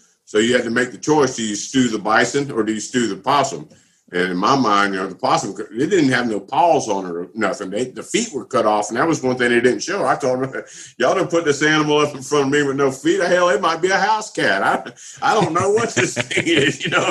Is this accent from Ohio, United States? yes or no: no; Louisiana, United States; also born or lived in Florida; Like, I'm from Southwest Louisiana, man, grew up in Florida, too.